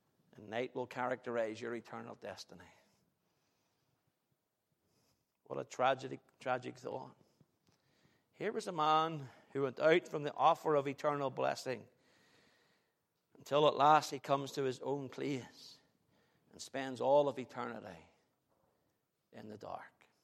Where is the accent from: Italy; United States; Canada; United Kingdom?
United Kingdom; We're British people.